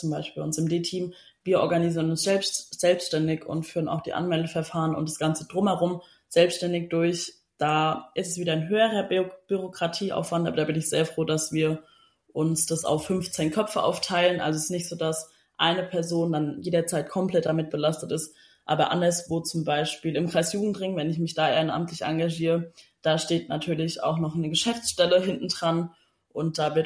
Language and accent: German; Feldkall, Germany; born there; now in Würzburg, Germany; komme gebürtig aus Feldkall, aber lebe seit kurzem für mein FSJ in Würzburg.